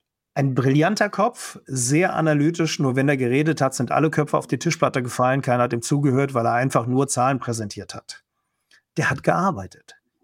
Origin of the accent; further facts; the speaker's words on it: Cologne, North Rhine-Westphalia, Germany; Ich komme aus Köln.